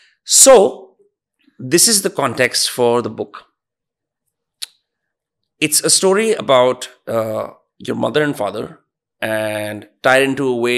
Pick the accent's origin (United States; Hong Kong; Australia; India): India; as an Indian, I feel sort of in the middle, feel sometimes disgruntled. I care about the country, but I'm detached from that fervor that our ancestors who fought for the freedom of this country felt, right?